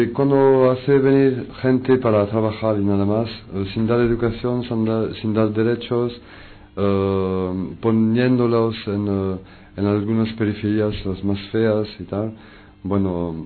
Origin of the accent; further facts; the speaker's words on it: France; Spanish is a second language; Yo, como francés, bueno, he visto la inmigración hace como 40 años